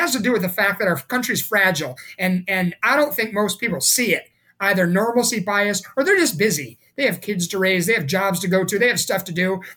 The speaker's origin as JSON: {"language": "English", "town": "Chicago", "region": "Illinois", "country": "United States", "tie": "born or raised there", "said": "You know, my hometown, Chicago, here's a related thing on how crazy the country's getting. My hometown of Chicago"}